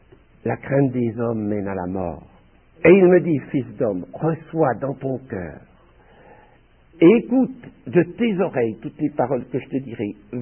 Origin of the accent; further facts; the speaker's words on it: France; puisque je suis français, eh bien, que je parle d'abord aux Français